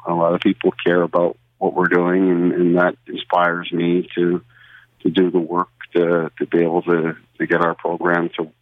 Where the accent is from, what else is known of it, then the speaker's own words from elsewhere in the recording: Brampton, Ontario, Canada; I grew up in Brampton, Ontario myself